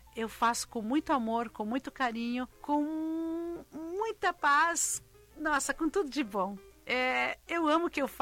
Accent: Brazil; Eu brinco assim, porque eu sou brasileira, ai, tudo de bom.

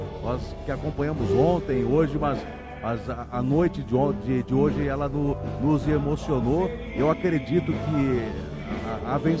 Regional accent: Horizontina, Rio Grande do Sul, Brazil; born there; eu nasci em Horizontina, mas conheci e vivi em Severi. E depois que eu provei lá da água do Fortaleza, eu passei a ser um severiense, né?

